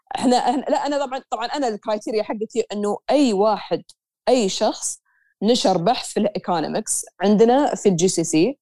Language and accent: Arabic; Saudi Arabia; احنا عندنا في السعوديه